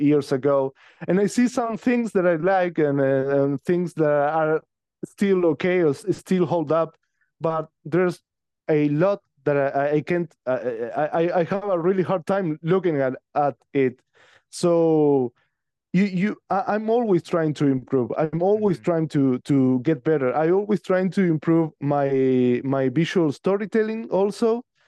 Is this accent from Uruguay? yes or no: yes; Uruguay; growing up in Uruguay, which is a really small country between Argentina and Brazil, growing up in the 80s